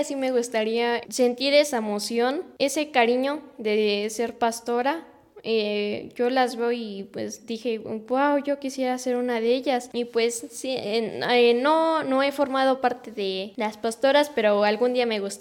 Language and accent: Spanish; San Bartolo del Llano, State of Mexico, Mexico; he llegado a coincidir con personas mayores de mi pueblo, de San Bartolo del Llano